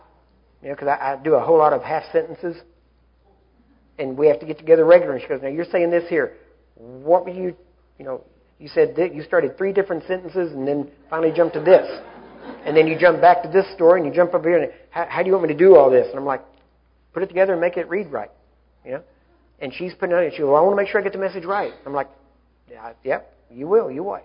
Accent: Texas, United States; You know, I'm a Texan, so yeah, of course I want to watch The Alamo.

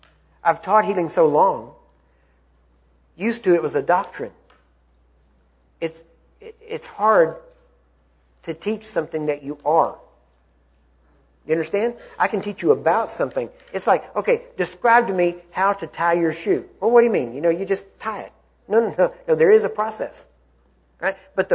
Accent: Texas, United States; You know, I'm a Texan, so yeah, of course I want to watch The Alamo.

